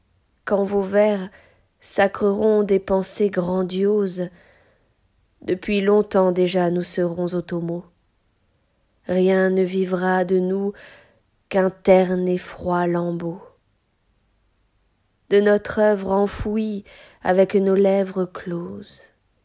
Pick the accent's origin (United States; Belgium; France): Belgium; car je suis belge, mais rassurez-vous, je ferai un effort.